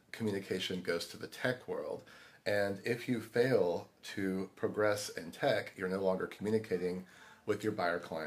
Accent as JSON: {"language": "English", "town": "Hot Springs", "region": "Arkansas", "country": "United States", "tie": "born there", "said": "I was born in Arkansas. Okay. Hot Springs, Arkansas."}